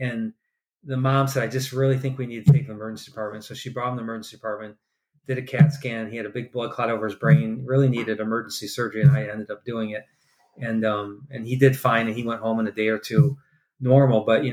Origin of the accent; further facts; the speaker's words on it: Toledo, Ohio, United States; we grew up in the Toledo area and our whole family was here. So for us to move away 7 hours to Rochester, New York by ourselves was a big deal.